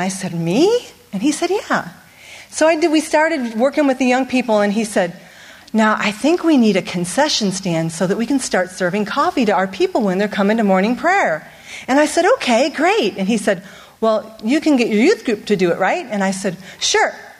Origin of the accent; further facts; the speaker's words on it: Chicago, Illinois, United States; because I was from Chicago, and I thought, I didn't sign up for this. I did not sign up for this. I was a city girl.